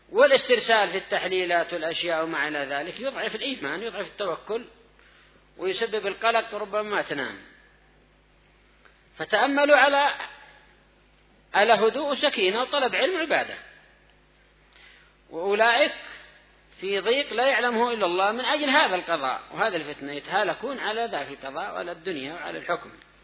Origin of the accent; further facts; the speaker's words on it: Yemen; خاصة عندنا في اليمن